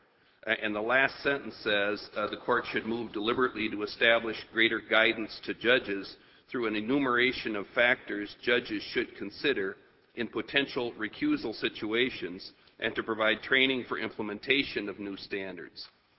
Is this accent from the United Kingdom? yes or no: no; Mauston, Wisconsin, United States; I'm from Mauston, Wisconsin